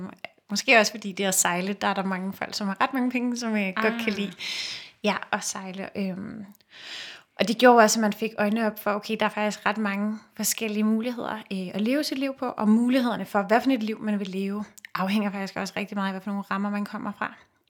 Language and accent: Danish; Copenhagen, Capital Region of Denmark, Denmark; dem, som jeg voksede op med i Sydhavnen